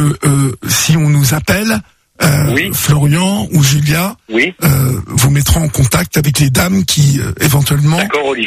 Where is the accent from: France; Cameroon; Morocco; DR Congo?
France; Paris, Île-de-France; Bah, bien sûr, je suis parisien.